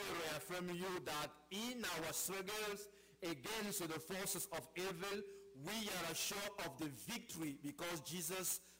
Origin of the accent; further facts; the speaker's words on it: Cameroon; now in United States; I'm from Africa, Cameroon. Do you think I'm from the south of Chicago? No. I'm from Africa.